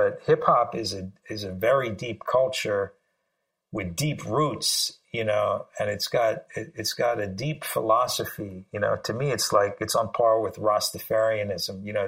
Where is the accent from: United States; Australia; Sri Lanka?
Sri Lanka; I'm originally from Sri Lanka, and I think 74% of Sri Lankans are Buddhist